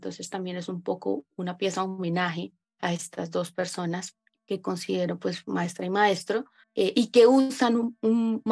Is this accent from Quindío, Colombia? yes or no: no; Sogamoso, Boyacá, Colombia; born there; now in Bogotá, Colombia; Nací en Sogamoso, vivo en Bogotá hace 20 años.